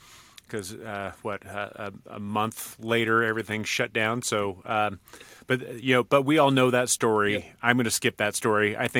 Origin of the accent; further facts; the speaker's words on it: San Diego, California, United States; And frankly, I grew up in San Diego.